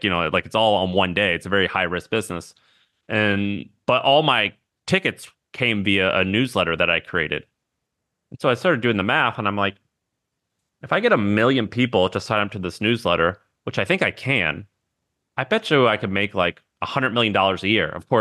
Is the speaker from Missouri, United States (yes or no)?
yes; St. Louis, Missouri, United States; also born or lived in Nashville; So I was born and raised in St. Louis. When I was 18, I went to Nashville, Tennessee to go to college.